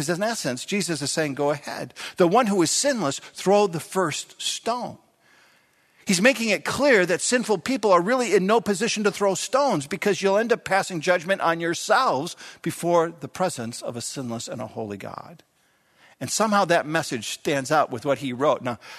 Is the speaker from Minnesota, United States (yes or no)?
yes; Minneapolis, Minnesota, United States; I was brought back to a pretty vivid memory as a young child growing up in South Minneapolis